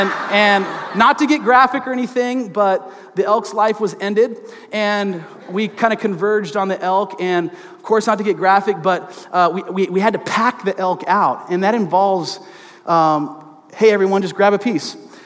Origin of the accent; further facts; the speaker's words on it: Seattle, Washington, United States; I grew up in the Seattle area in the great Pacific Northwest